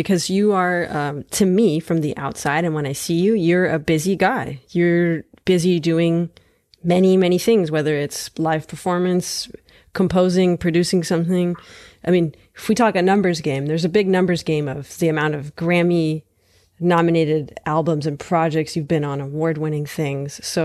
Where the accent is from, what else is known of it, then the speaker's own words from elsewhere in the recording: Los Angeles, California, United States; He's a personal hero of mine when I was growing up in Los Angeles.